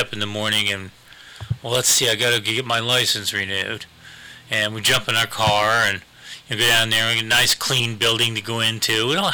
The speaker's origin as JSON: {"language": "English", "country": "United States", "said": "man, I'm glad I'm an American. Glad we're going back to the U.S."}